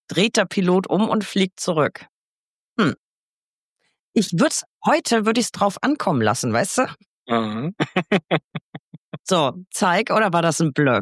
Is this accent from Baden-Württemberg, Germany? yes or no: no; Bavaria, Germany; Wir kommen aus Franken.